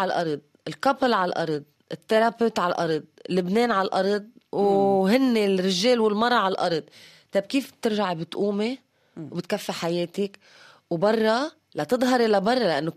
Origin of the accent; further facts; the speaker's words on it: Syria; ما نحنا سوري عم نعمل 5 ساعات لنجيب ربطة خبز وبنزين